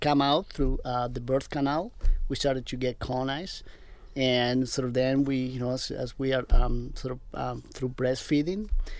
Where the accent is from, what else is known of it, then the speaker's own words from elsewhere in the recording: Argentina; Well, I am originally from Argentina